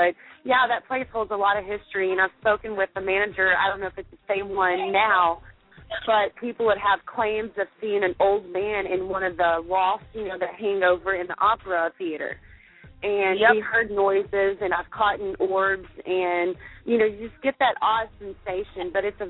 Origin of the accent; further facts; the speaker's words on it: Texas, United States; now in Arkansas, United States; Calling from Arkansas. Yes. Originally from Texas. So love my Texans.